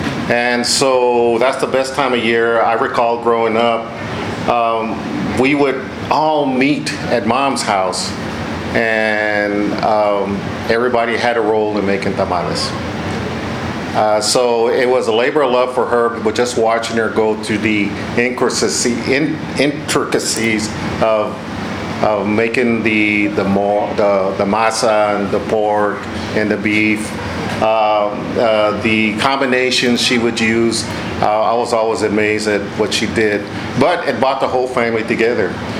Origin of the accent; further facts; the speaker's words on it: Corpus Christi, Texas, United States; Corpus Christi.